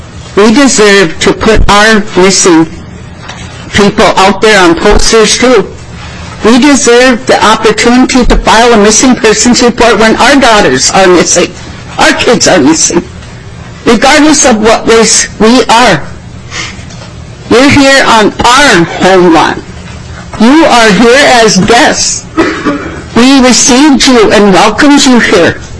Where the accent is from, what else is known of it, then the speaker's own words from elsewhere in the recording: Colima, Minnesota, United States; I'm from Colima, Minnesota. That's located on the Red Lake Indian Reservation.